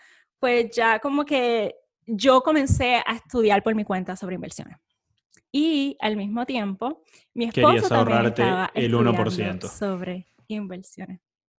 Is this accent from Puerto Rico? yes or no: yes; Puerto Rico; moved away as an adult; now in United States; Yo soy puertorriqueña, nací en la isla, me crié en la isla, estudié y hice mi bachillerato en Puerto Rico, soy ingeniera eléctrica de profesión.